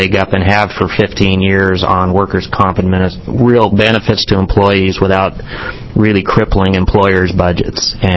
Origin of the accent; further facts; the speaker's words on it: Clatskanie, Oregon, United States; I grew up in Clatskanie in Senator Johnson's district, went to Eastern Oregon State University, Senator Nelson's area